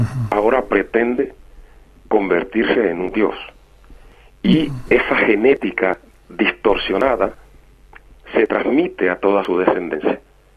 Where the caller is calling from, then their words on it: Santa Cruz de Tenerife, Canary Islands, Spain; Estoy llamando de Santa Cruz de Tenerife.